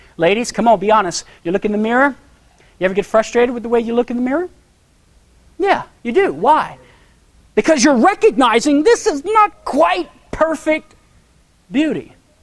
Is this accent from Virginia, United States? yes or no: no; Louisiana, United States; moved away as an adult; Listen, I'm from Louisiana, okay? That's where I was born and raised. I've only been here in the Pacific Northwest 3.5 years, almost 4 years.